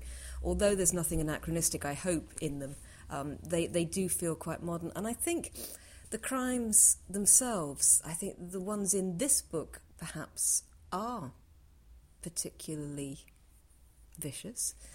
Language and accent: English; Bury St Edmunds, East of England, United Kingdom; I come from Bury St Edmunds in Suffolk, which was a place that's very close to where he grew up.